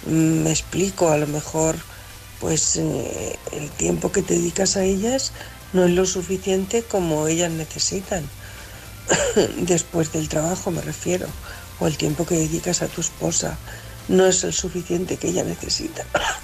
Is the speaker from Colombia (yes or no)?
no; Albacete, Castilla-La Mancha, Spain; de Albacete.